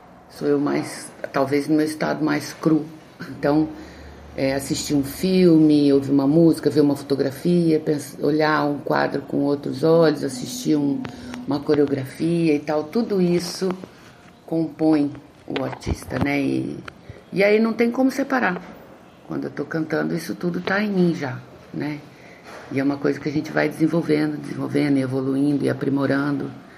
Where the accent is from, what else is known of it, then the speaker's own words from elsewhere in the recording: Londrina, Paraná, Brazil; aí de Londrina, minha terra, que eu amo tanto